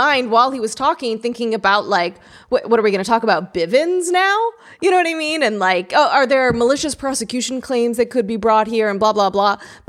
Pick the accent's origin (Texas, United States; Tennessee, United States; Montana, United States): Texas, United States; Texas is not overseas. I grew up in Texas.